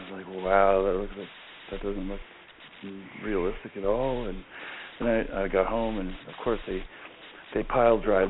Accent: Windsor, Ontario, Canada; I mean, I'm from Windsor, Ontario, Canada, and, you know, I'm just a small-town boy.

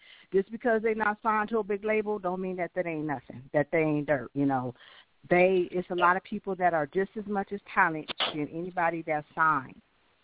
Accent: California, United States; I'm from California, and we just going to roll like we in a six-fold

